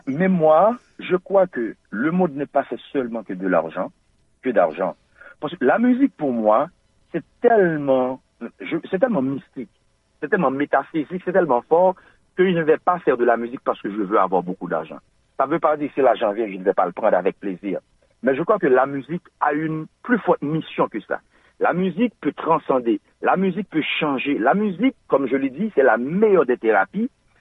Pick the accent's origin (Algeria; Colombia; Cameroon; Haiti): Haiti; Moi, je viens d'Haïti, et dans le nord d'Haïti, il y a une ville